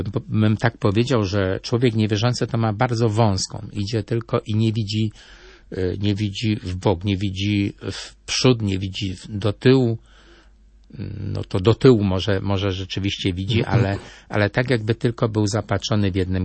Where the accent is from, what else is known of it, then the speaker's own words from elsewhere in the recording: Bestwina, Silesian Voivodeship, Poland; Pochodzę z Bestwiny pod Bielskiem